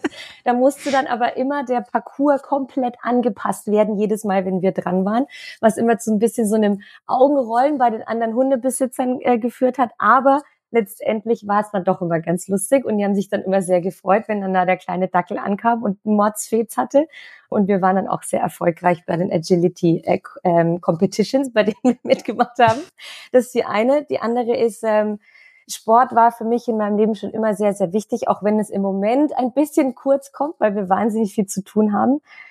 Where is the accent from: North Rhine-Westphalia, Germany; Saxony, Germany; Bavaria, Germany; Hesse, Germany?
Bavaria, Germany; Nuremberg; born there; Hamburg gelebt, war richtig, richtig schön, aber ich bin jetzt wieder back to family and friends und wohne jetzt wieder in meiner Geburtsstadt im schönen Nürnberg.